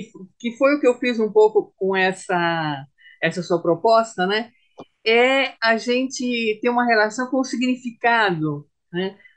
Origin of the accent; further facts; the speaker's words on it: São Paulo, Brazil; Eu nasci em São Paulo, né? No bairro da Lapa, que é um bairro que recebeu imigrantes italianos, né, em massa, assim, né, na época.